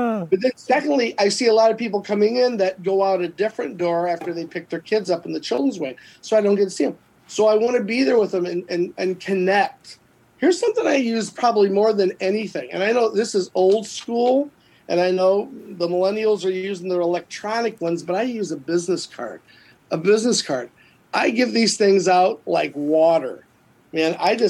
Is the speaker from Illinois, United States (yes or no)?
yes; Rock Falls, Illinois, United States; about 10,000 people in Rock Falls, which is my hometown. I'm from Rock Falls.